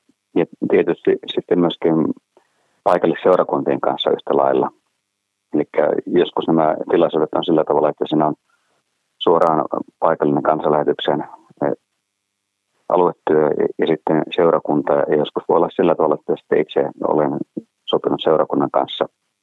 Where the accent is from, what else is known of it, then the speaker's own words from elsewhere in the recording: Northern Finland, Finland; kun pohjoisesta olen kotoisin tosiaan